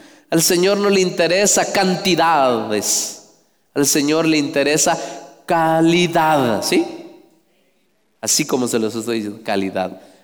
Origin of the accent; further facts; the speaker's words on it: Guatemala; Y yo ahí les hablo a los demás que como guatemaltecos debemos de reclamar por nuestros derechos.